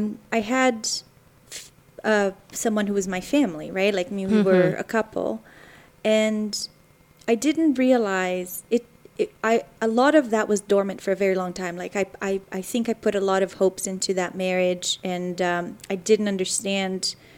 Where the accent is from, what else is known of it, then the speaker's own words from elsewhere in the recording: Rio de Janeiro, Brazil; now in Canada; For a little girl growing up in Brazil, I was born in Rio de Janeiro, which is a very lush, beautiful, mountainous beach area. Mm-hmm. And that's where I grew up.